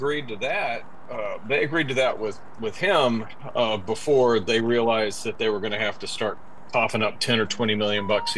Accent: Memphis, Tennessee, United States; I'm even growing up in Memphis. I was the northern person

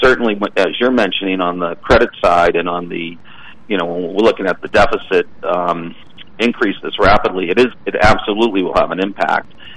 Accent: Boston, Massachusetts, United States; I grew up in the Boston area. I know that the hospitals there are very busy.

